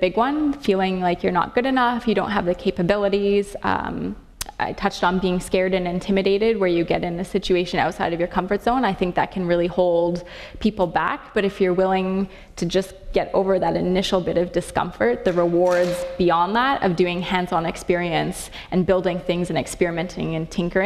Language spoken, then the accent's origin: English; Calgary, Alberta, Canada; because I'm from Calgary and growing up in the Rockies, I spent a lot of time outside camping and hiking